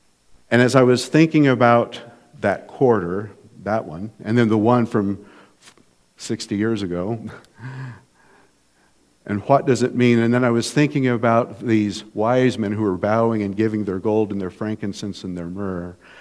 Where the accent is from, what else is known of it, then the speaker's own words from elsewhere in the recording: Grand Junction, Colorado, United States; When I was a kid growing up in Grand Junction, and my dad was a pastor